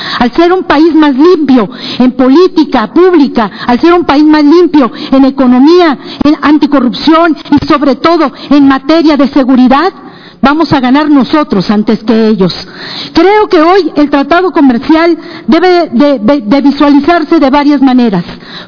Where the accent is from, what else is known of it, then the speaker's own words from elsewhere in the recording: Mexico; habiéndonos preparado primero como productores y después como mexicanos